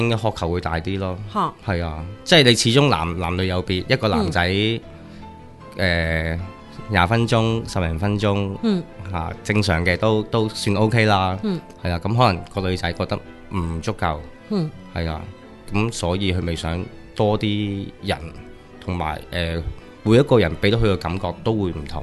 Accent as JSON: {"language": "Cantonese", "country": "China", "said": "始终我都是中国人啦"}